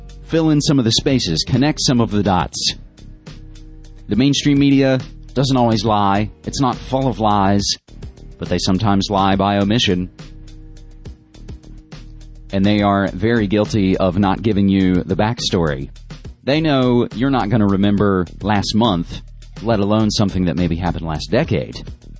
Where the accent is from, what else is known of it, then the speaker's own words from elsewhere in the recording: Fayetteville, West Virginia, United States; now in Portland, United States; visited family, and my hometown of Fayetteville, West Virginia.